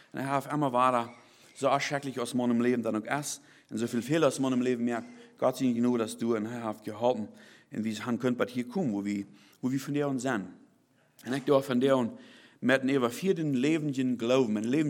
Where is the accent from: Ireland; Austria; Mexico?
Mexico; German is a second language; moved away as an adult; now in Kansas, United States; Ich bin in Mexiko geboren, 1975. Ich bin dort abgewachsen. Eigentlich mein ganzes Leben dort gewohnt, aber nun für ein bisschen über 3 sind wir dann hier so in der Kansas gekommen